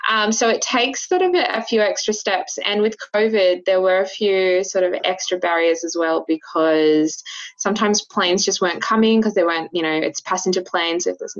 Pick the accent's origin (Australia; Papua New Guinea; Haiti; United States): Australia; Milingimbi, Northern Territory; also born or lived in Nhulunbuy / Sydney; I was born in Nhulunbuy, which is on the eastern side of the Northern Territory up there on near the Gulf of Carpentaria up the top. So I was born over there and lived the first few years here in Milingimbi, and then moved to Sydney and a few places around Australia